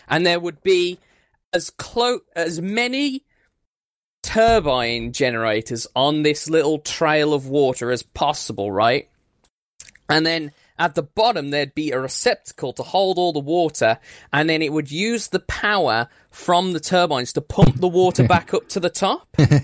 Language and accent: English; India; Born and raised in India, just like Corey.